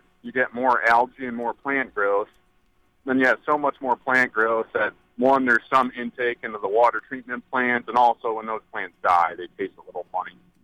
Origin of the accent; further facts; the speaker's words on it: Chicago, Illinois, United States; I'm originally from Chicago, and I remember when they